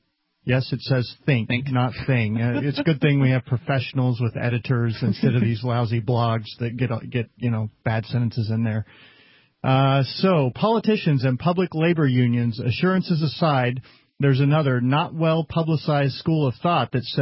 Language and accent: English; Texas, United States; I'm a Texan. Come on.